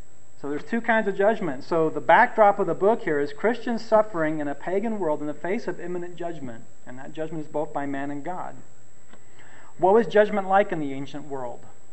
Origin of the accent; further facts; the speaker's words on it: United States; I'm an American living in an ancient culture.